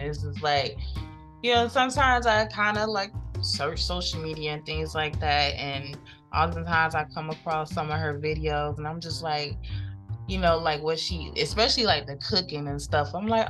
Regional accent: Atlanta, Georgia, United States; I'm from Atlanta. I'm loud.

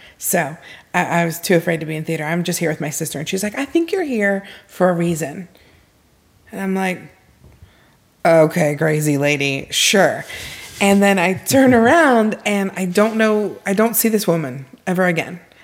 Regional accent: Gainesville, Florida, United States; also born or lived in Japan; So I grew up in Gainesville, which is a small town in North Central Florida. And I was a Navy brat, so I lived in Japan for 9 years

